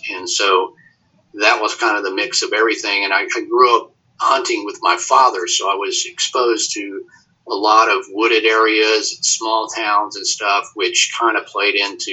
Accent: Texas, United States; and you know, I'm from Texas. You know, we like some spice.

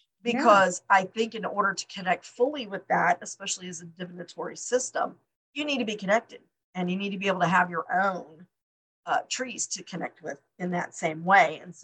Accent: Live Oak, Texas, United States; I grew up in Live Oak, Texas, which is just outside of San Antonio.

